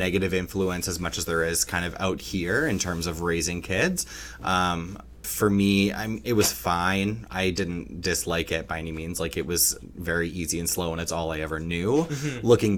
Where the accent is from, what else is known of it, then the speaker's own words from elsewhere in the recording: Salmon Arm, British Columbia, Canada; now in Vancouver, Canada; I'm a bit of a farm, small town kid that moved to the big city. I grew up in Salmon Arm, British Columbia. Not born, thankfully, but raised, unfortunately.